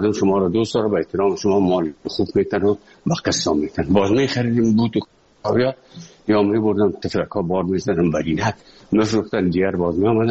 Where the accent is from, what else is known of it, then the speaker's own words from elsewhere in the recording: Afghanistan; moved away; also born or lived in Moscow, Russia; از افغانستان برامدیم آمدیم سه مسکو 4 سال مسکو به بسار سختی وردم شد